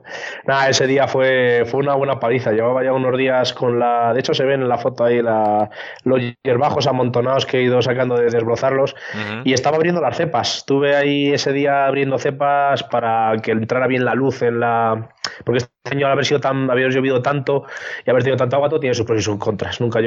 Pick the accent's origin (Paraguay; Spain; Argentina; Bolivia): Spain; San Juan de la Nava, Castile and León; es el símbolo más importante de mi pueblo, San Juan de Nave, es un pueblo pequeñito, de 600 habitantes